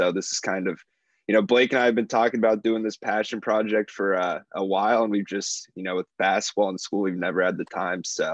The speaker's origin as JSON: {"language": "English", "town": "Wichita", "region": "Kansas", "country": "United States", "tie": "born or raised there", "said": "I grew up in Wichita, Kansas, so pretty far away from North Carolina."}